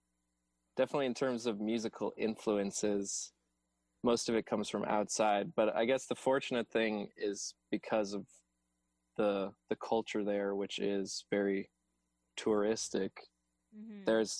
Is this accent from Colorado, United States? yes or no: yes; Colorado, United States; Well, we all went to high school together. We're from the Vail Valley.